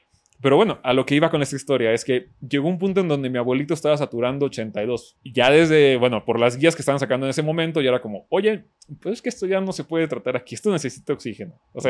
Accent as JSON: {"language": "Spanish", "region": "Durango", "country": "Mexico", "said": "yo soy de Durango"}